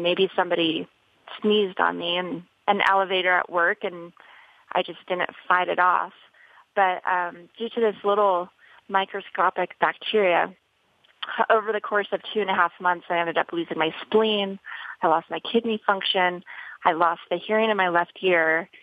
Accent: Las Vegas, Nevada, United States; I grew up in Las Vegas, and I actually grew up skiing and snowboarding, which is not exactly where you expect, you know, a professional snowboarder to come from, as the desert in Las Vegas.

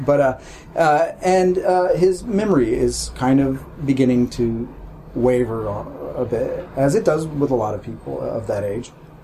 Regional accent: United States; I mean, as an American, it's a very silly thing to try to do, I think.

